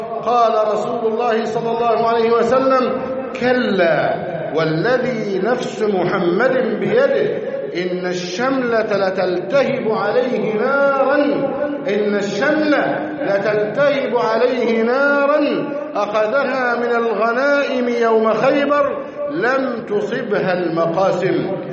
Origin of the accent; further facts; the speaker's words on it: Egypt; بلدنا مصر